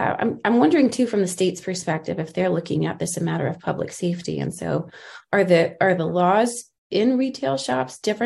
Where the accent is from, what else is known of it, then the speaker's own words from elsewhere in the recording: Texas, United States; He's also the managing partner at Sapphire Risk Advisory Group out of Texas, my hometown.